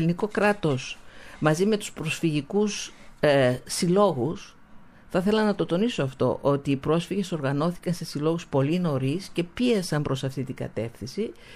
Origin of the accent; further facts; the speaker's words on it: Serres, Central Macedonia, Greece; Εγώ προέρχομαι από τη Βόρεια Ελλάδα. Σας έρχομαι από τις Σέρρες συγκεκριμένα.